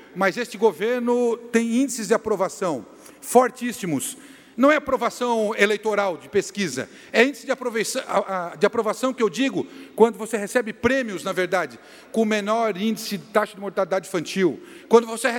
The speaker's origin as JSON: {"language": "Portuguese", "town": "Criciúma", "region": "Santa Catarina", "country": "Brazil", "said": "eu sou de Santa Catarina, sou de Criciúma"}